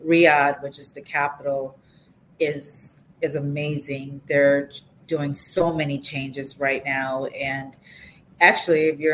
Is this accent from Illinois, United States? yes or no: yes; Chicago, Illinois, United States; also born or lived in Atlanta; When I say cold, and I'm a Chicago girl, it's cold.